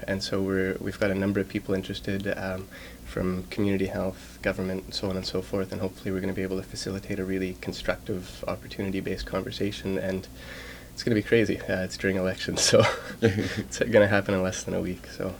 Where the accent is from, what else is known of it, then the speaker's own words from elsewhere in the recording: Manitoba, Canada; I'm originally from Manitoba, but I did my undergrad at U of M.